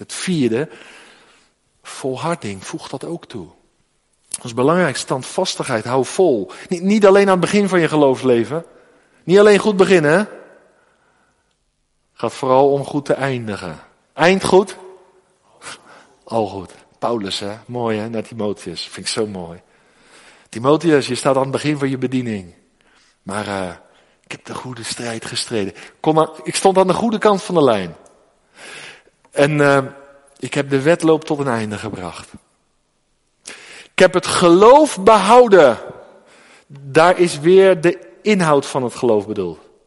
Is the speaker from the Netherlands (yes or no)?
yes; South Holland, Netherlands; ik kom uit het Westland. Tussen Den Haag en Hoek-Holland.